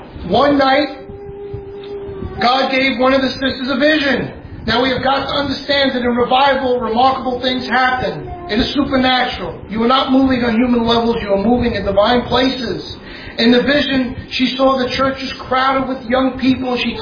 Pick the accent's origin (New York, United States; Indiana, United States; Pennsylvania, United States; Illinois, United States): New York, United States; Brooklyn; accent: Brooklyn; The Hebrides, I hope with my Brooklyn accent, I'm getting it out correctly somehow.